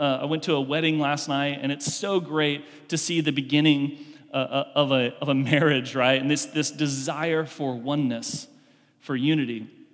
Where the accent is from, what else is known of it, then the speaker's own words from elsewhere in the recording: Kansas, United States; We grew up in Kansas, go to Colorado